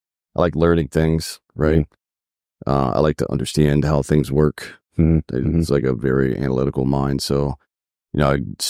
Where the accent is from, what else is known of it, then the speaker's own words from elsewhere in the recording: South Carolina, United States; I was a Braves fan because I grew up in South Carolina.